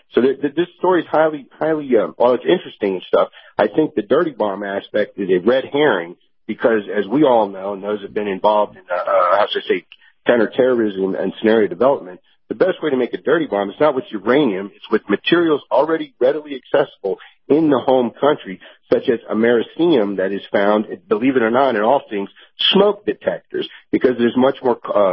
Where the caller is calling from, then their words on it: Tennessee, United States; up in Tennessee.